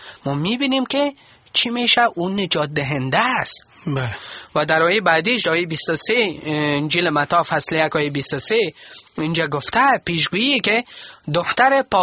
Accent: Kabul, Afghanistan; وقتی که میگم من بچه کابل هستم

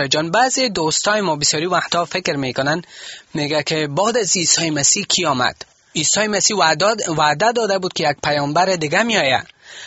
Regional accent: Afghanistan; کل ما افغان هستیم

